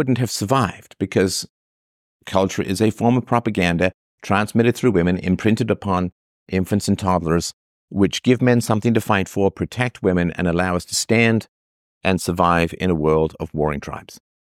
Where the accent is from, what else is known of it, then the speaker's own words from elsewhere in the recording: England, United Kingdom; growing up in England in the late 60s and the early 70s